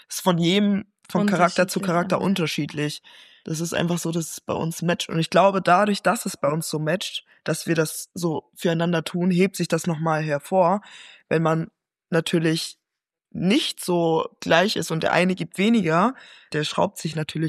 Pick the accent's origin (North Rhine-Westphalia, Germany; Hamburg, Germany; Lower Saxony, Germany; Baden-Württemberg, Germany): Hamburg, Germany; Ich komme ja aus Hamburg, sie kommt aus Nähe Regensburg.